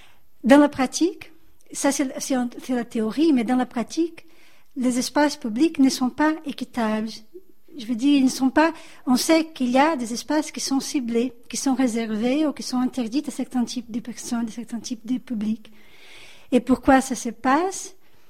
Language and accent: French; Brazil; On voit au Brésil, je suis brésilienne, on voit au Brésil un phénomène qui devient de plus en plus courant